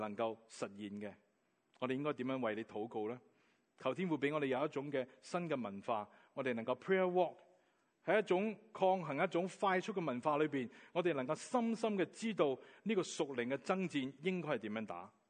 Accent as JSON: {"language": "Cantonese", "country": "Hong Kong", "said": "身为一个香港人之中嘅香港人咧，我哋觉得对自己好骄傲。"}